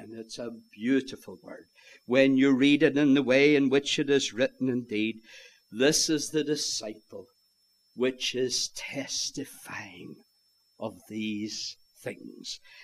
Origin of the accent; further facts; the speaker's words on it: Ireland; Goodness sake, I'm an Irishman.